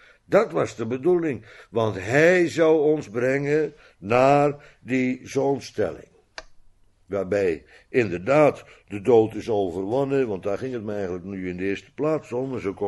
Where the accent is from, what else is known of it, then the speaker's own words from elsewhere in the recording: Netherlands; Maar ja, ik ben ook een Nederlander, dus ik mag niks zeggen.